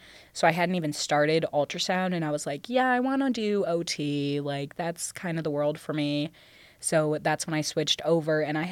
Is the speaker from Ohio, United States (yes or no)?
yes; Sandusky, Ohio, United States; So Libby and I grew up in Sandusky, Ohio.